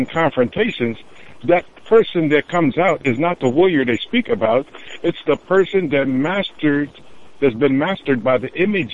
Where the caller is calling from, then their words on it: Nebraska, United States; Yeah, I'm calling from Nebraska today, man.